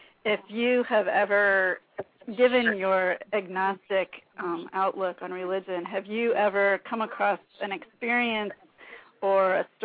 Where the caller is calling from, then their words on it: California, United States; I'm calling from California.